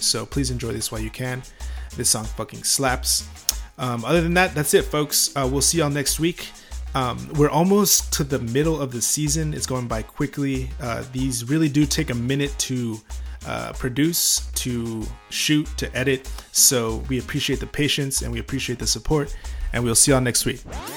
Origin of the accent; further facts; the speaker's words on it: Texas, United States; I'm from Texas, folks.